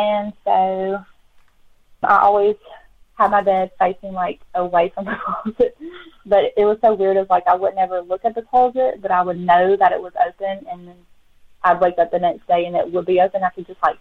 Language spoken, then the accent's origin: English; Childersburg, Alabama, United States; Okay, so I grew up in Childersburg, Alabama. This is a small town.